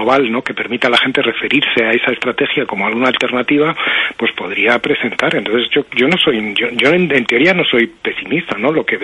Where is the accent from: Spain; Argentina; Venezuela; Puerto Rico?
Spain; yo estoy convencido, y como muchos españoles